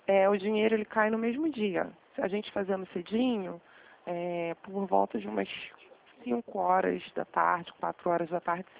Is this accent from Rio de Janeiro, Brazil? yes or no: yes; Rio de Janeiro, Brazil; mas nós somos do Rio de Janeiro, aqui de Vila Isabel.